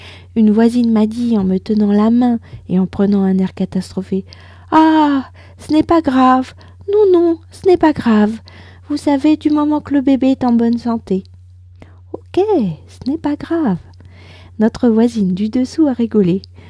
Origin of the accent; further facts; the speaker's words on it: France; je suis française, j'habite près de Paris